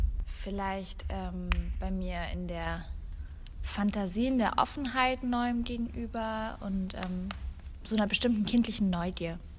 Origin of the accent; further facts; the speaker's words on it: Berlin, Germany; Ich bin in Berlin aufgewachsen im Zentrum und da war unser Innenhof wie so eine Oase in der Großstadt.